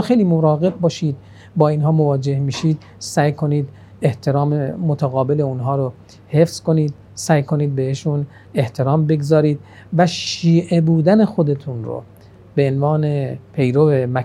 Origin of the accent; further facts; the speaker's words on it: Iran; ولی این ما به عنوان یک ایرانی توجه داشته باشیم